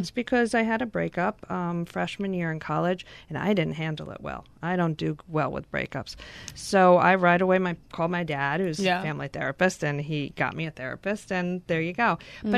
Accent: New York, United States; I grew up in New York and my dad was a family therapist, so it just seemed like in New York, that's just what everybody does.

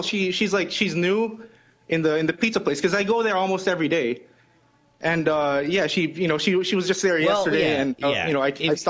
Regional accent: Philippines; Well, foreign for America. I'm Filipino, so.

